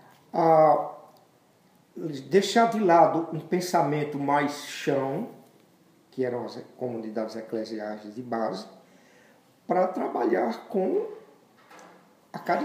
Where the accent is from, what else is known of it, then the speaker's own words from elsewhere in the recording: Juazeiro, Brazil; eu me lembro, na minha infância, no Juazeiro, A Semana Santa era uma coisa que puxava você a fazer determinadas coisas